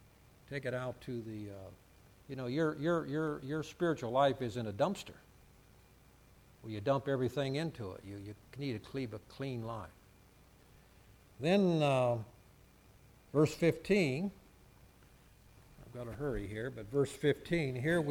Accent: Ohio, United States; Now, if you're in Ohio, I'm from Ohio, so it's washed, and that means that I've experienced a new birth.

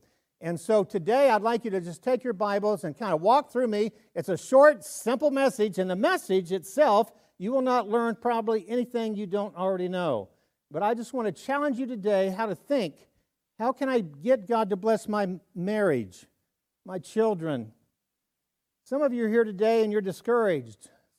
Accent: Kansas, United States; But I'm born and raised in Kansas.

